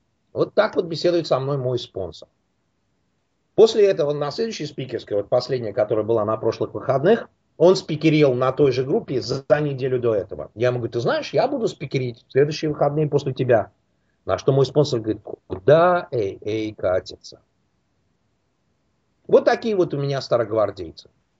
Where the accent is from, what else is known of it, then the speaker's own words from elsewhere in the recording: Russia; now in United States; Вы знаете, я из России. Я родился и вырос там. Я много-много лет уже живу в Штатах. Я не могу сказать, что мой менталитет остался полностью русским, но он сохранил свои русские какие-то корни.